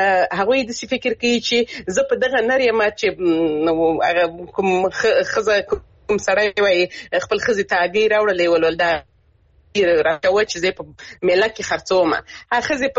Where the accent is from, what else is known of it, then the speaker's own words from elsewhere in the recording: Helmand, Afghanistan; زه خپل د هلمند ولایت څخه يم،